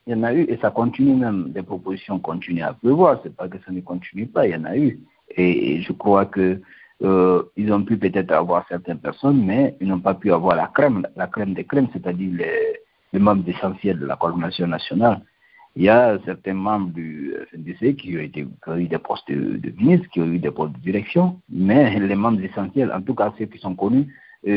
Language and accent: French; Guinea; moved away as an adult; Je suis sorti de la Guinée depuis Je crois le 3 décembre 2022, donc ça fait plus d'un an que je suis hors de la Guinée maintenant.